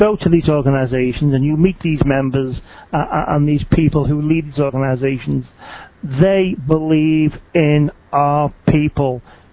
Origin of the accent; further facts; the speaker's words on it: England, United Kingdom; I'm from England, and you know what?